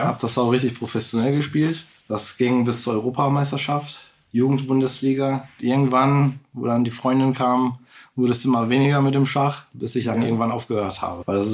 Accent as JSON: {"language": "German", "town": "Duisburg", "region": "North Rhine-Westphalia", "country": "Germany", "tie": "born or raised there", "said": "als wir dann in Mülheim waren, sind wir von da aus nach Duisburg-Neumühl gezogen. Von da aus nach Duisburg-Hamborn. Dann bin ich in Duisburg aufgewachsen. Mit 18 bin ich dann ausgezogen."}